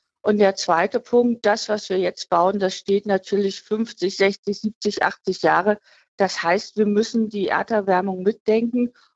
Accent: Brandenburg, Germany; Aber mir als Brandenburgerin ist auch ganz wichtig

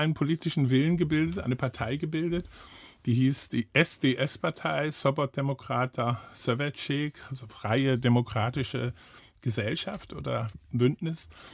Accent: West Germany, Germany; auch ich als Westdeutscher fand dieses Land viel freier als Hamburg oder Bielefeld.

